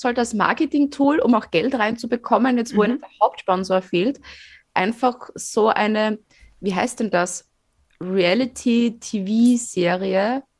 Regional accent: Fohnsdorf, Styria, Austria; das ist so groß wie Fohnsdorf. Also mein Heimatdorf.

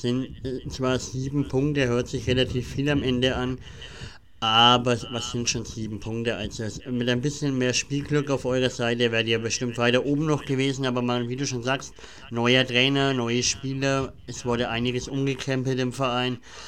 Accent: Nuremberg, Bavaria, Germany; Also ich bin ja aus Nürnberg, Deutschland, Clubfan.

